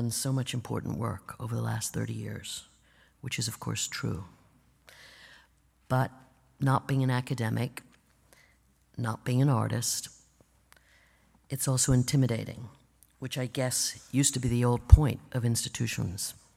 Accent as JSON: {"language": "English", "country": "South Africa", "tie": "born or raised there", "said": "Growing up in South Africa in the late 50s and early 60s, the radio was one of the few connections we had to the outside world."}